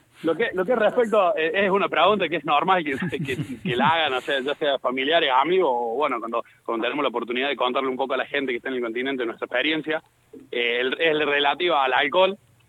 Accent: Córdoba, Argentina; yo soy oriundo de Córdoba

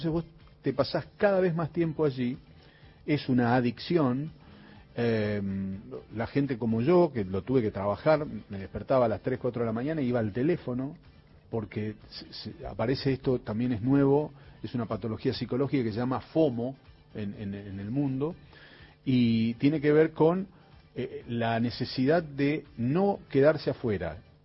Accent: Santa Fe, Argentina; now in Buenos Aires, Argentina; Yo soy de la época donde cuando llegué de Santa Fe a Buenos Aires

